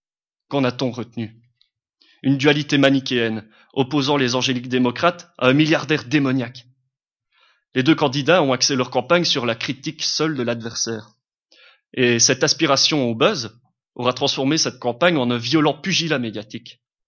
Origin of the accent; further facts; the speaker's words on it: Verviers, Wallonia, Belgium; born there; je ne suis pas né dans la région de Tchernobyl. Non, pire que ça, je suis né à Verviers.